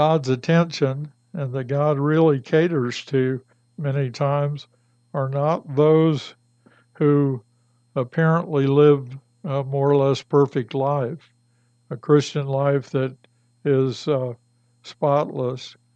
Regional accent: Ironton, Ohio, United States; born there; also born or lived in Richlands, Virginia; I was born in Ironton, Ohio.

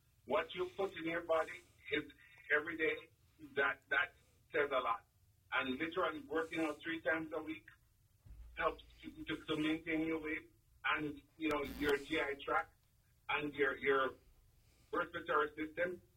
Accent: Jamaica; As I said, I've seen where I'm from Jamaica

